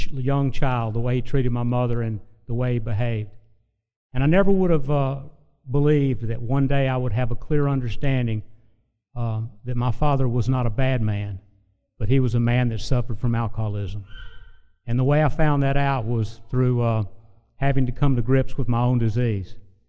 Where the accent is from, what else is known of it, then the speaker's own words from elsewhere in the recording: Birmingham, Alabama, United States; I grew up in Birmingham, Alabama. I was the only child.